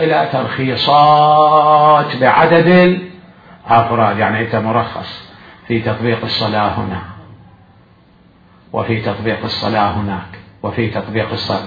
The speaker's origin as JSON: {"language": "Arabic", "town": "Najaf", "region": "Najaf Governorate", "country": "Iraq", "said": "لأن الحمامات اللي أول كانت عندنا بالنجف"}